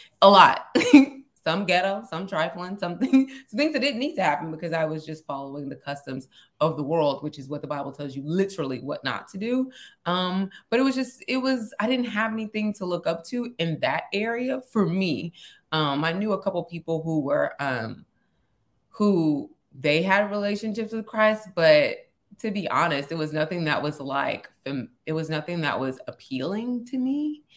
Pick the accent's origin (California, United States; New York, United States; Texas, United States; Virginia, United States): Texas, United States; Houston; born and raised in Houston, Texas. I am a proudly half Nigerian.